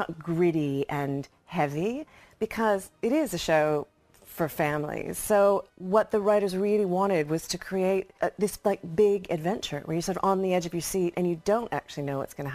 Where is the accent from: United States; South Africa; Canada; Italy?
Canada; I grew up in Canada